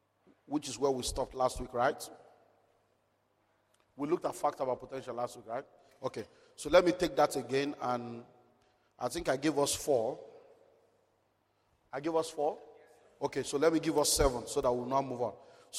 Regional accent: Nigeria; As a Nigerian, you know it's no more document he's looking for.

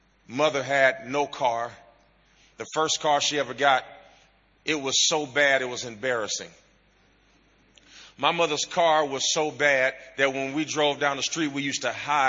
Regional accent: Gary, Indiana, United States; I grew up in Gary, Indiana, which is, at the time I was born, the murder capital of the United States of America.

